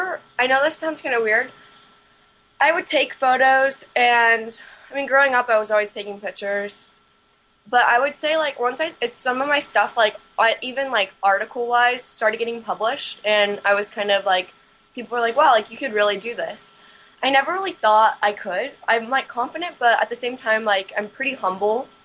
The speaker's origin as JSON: {"language": "English", "town": "Sacramento", "region": "California", "country": "United States", "tie": "born or raised there", "also_born_or_lived": "Auburn", "said": "I grew up in Sacramento. Okay, so I was in Auburn and Sacramento."}